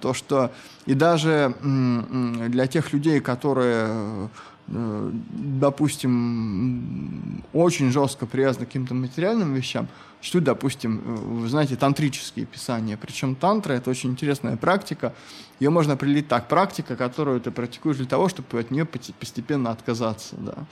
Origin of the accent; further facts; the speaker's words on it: Russia; born there; Потому что я родился в России в семье преподавателя университета.